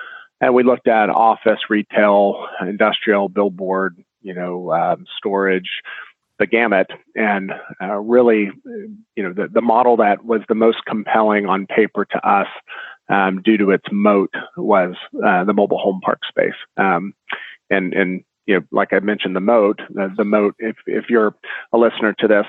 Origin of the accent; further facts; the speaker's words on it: Orlando, Florida, United States; So, to keep it short for their benefit, I grew up in Central Florida in Orlando.